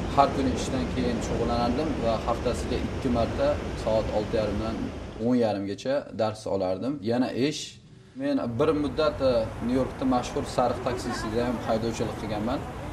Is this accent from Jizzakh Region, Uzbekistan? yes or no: no; Bulungur, Samarqand Region, Uzbekistan; Asli samarqandlikman, Bulung'ur tumanidan. Oddiy ishchi oilasida tug'ilganman. Oddiy ishchi oilasida katta bo'lganman.